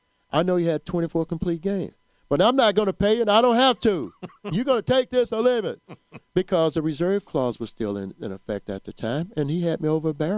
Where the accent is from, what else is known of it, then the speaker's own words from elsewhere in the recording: Mansfield, Louisiana, United States; And I'm like, come on, man, I'm from Mansfield, Louisiana, 21 years old.